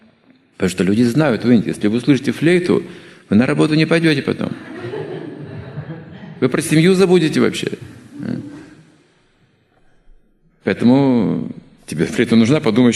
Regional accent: Russia; Я говорю, я из России

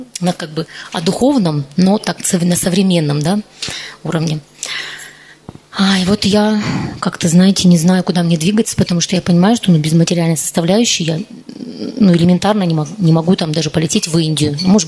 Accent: Bishkek, Kyrgyzstan; Я из Бишкека, из Кыргызстана.

